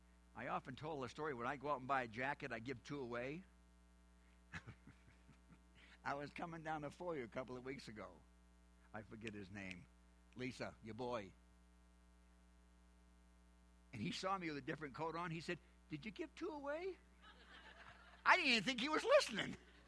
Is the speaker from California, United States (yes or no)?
no; New Hampshire, United States; Well, I talk funny. I'm from New Hampshire.